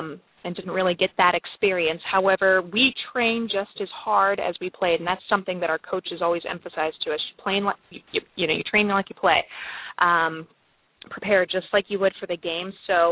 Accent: Orlando, Florida, United States; also born or lived in Washington, D.C.; now in Virginia, United States; I started boxing when I was about 16 years old in Orlando, Florida, which is my hometown, and continued boxing throughout the military until I found my home in Washington, D.C. I currently reside in Virginia

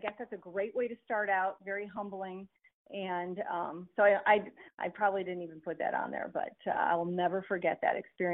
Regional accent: Chicago, Illinois, United States; I was then living in rural Iowa, and I grew up in the Chicago area.

